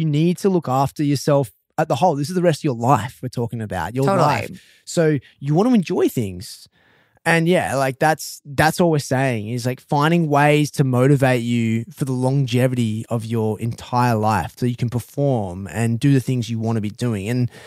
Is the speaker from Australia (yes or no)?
yes; Australia; not a lot of people are like me and are snobbish about their coffee as an Aussie